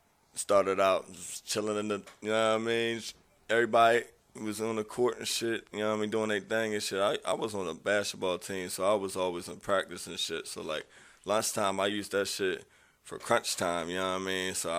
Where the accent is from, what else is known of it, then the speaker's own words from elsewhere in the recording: Baltimore, Maryland, United States; Born and raised in Baltimore, though.